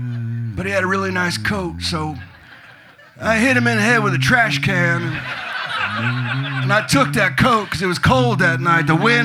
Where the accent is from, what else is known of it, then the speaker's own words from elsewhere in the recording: Philadelphia, Pennsylvania, United States; Growing up in Philly, he was a god just like he was to folks in Jersey.